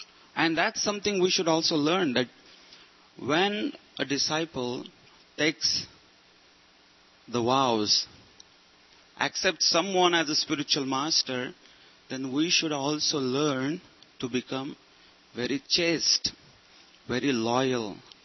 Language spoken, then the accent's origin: English; Maharashtra, India; So, also there was actually, I come from Maharashtra.